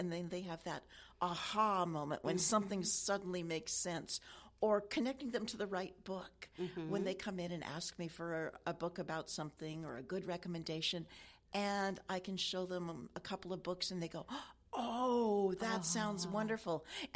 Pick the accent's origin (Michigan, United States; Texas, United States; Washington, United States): Washington, United States; Federal Way; Well, I grew up in Federal Way, which isn't that far away.